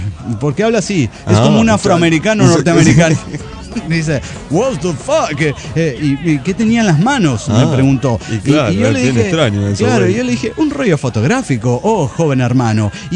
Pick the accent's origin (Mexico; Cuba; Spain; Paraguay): Mexico; de Arroyo Cerco y México.